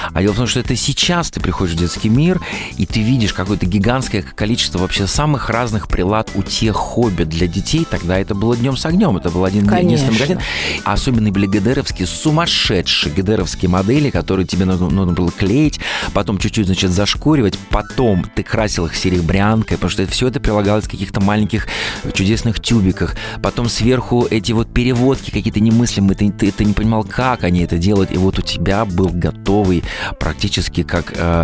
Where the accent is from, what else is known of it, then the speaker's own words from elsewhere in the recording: Novosibirsk, Novosibirsk Oblast, Russia; Я из Новосибирска на лето, как правило, на каникулы приезжал к бабушке.